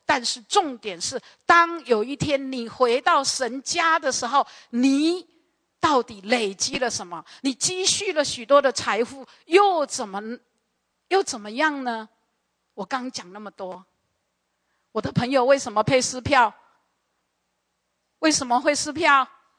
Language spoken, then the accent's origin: Chinese; Taiwan; 特别我在台湾长大